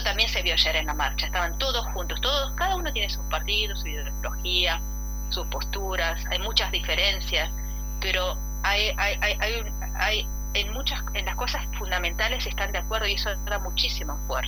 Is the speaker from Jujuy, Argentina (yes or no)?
yes; San Salvador de Jujuy, Jujuy, Argentina; born there; yo nací en el Hospital Pablo Soria de acá de la capital jujeña.